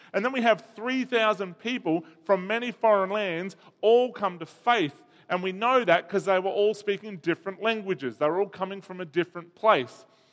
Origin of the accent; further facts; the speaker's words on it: Bega, New South Wales, Australia; born there; I was born in Bega. It might be Bega English.